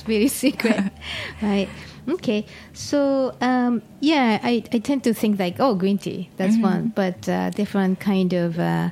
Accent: Tokyo, Japan; because I grew up in Tokyo, mm-hmm. and I didn't have any regional mindset.

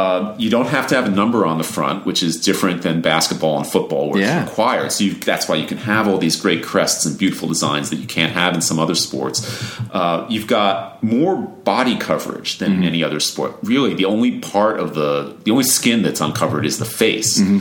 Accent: Long Island, New York, United States; Even though I grew up on Long Island, I was already a Rangers fan like a year before the Islanders existed.

